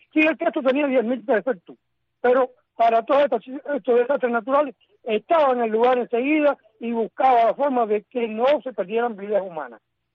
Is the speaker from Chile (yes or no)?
no; Cuba; como cubano, como cristiano y como persona humana.